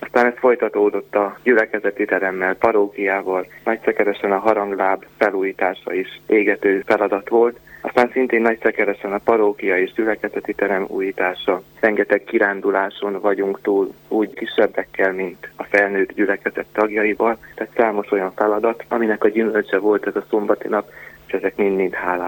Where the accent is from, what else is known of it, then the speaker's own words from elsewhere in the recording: Fehérgyarmat, Szabolcs-Szatmár-Bereg, Hungary; Szatmári fiatalként láttam meg a napvilágot, Szabolcs-Szatmár Dereg megyei Fehérgyarmaton, és gyermekéveimet is a közelben töltöttem. A sokak által híres szatmárcseként nevelkedtem fel. Ezt követően Fehérgyarmaton érettségiztem